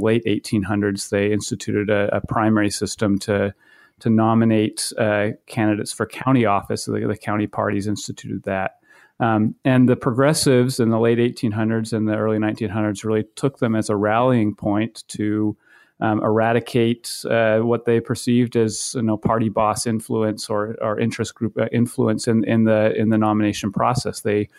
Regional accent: Maine, United States; I grew up in Maine, and prior to going to graduate school, I worked on several campaigns in 2004 and 2006

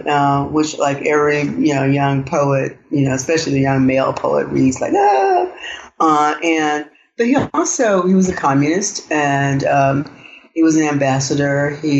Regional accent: Arkansas, United States; especially in Arkansas, the capacity of the state to erase its Black citizens is unreal. I mean, there are, I grew up in the Delta, which is a beautiful, probably one of the most fertile places on the planet and one of the most violent.

